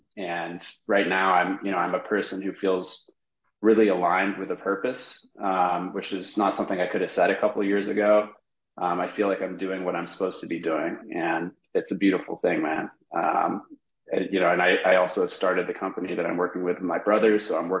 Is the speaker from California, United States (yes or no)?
yes; California, United States; now in Los Angeles, United States; I'm a 34, almost 34-year-old guy. I grew up in the Bay Area, now in Los Angeles.